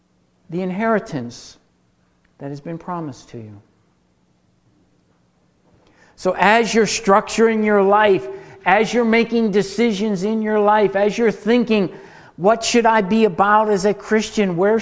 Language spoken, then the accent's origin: English; United States; Particularly us Americans, we're so used to getting our reward he